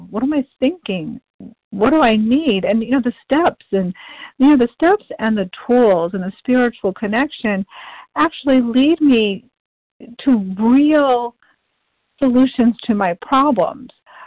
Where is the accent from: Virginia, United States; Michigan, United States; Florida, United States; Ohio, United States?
Virginia, United States; I'm from Virginia. I'm actually calling in from Massachusetts this week.